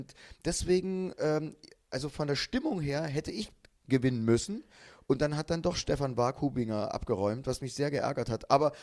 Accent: Leipzig, Saxony, Germany; Ja, ich bin Essener, bin Leipziger.

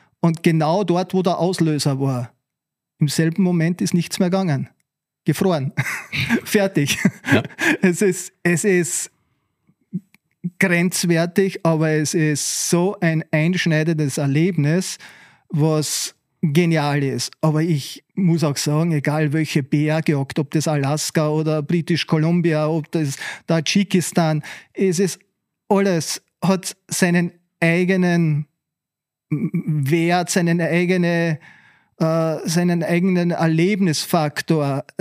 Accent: Austria; wir als Österreicher haben einen Chapter

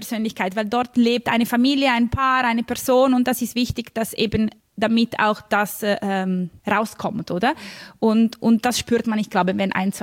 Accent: Milan, Lombardy, Italy; German is a second language; Ich komme eben aus Mailand, ich gehe regelmäßig dort und spaziere in der Stadt.

